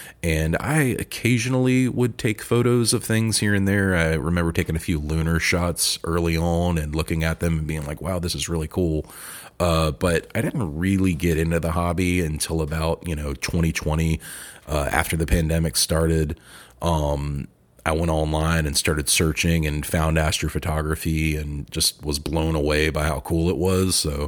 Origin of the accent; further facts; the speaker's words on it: Mint Hill, North Carolina, United States; I am from Charlotte, North Carolina, originally. Actually, one of the few locals from Charlotte, North Carolina. I've been born and raised here. I grew up out in the country in a town called Mint Hill, just outside of Charlotte.